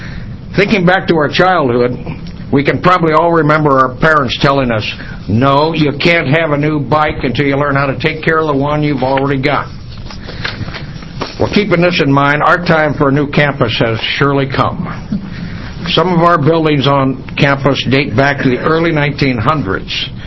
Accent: Astoria, Oregon, United States; I'm from Astoria, and I am the executive director of the Astoria Warren Chamber of Commerce

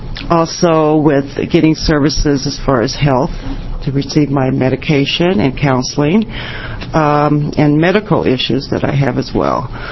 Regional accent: Keizer, Oregon, United States; I grew up in Kaiser in the 60s, so my family's been here since 1956.

